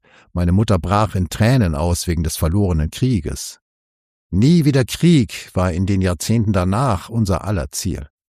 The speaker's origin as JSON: {"language": "German", "region": "Hamburg", "country": "Germany", "tie": "born or raised there", "said": "Auch unsere Wohnung in Hamburg-Barmbek wurde durch die Bomben zerstört"}